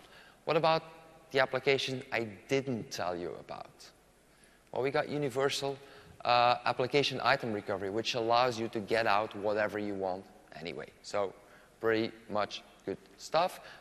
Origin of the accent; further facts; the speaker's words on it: Belgium; English is a second language; I'm from Belgium